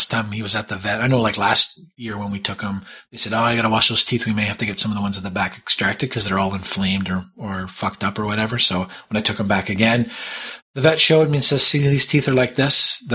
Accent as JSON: {"language": "English", "town": "Toronto", "region": "Ontario", "country": "Canada", "tie": "born or raised there", "said": "in my hometown of Toronto"}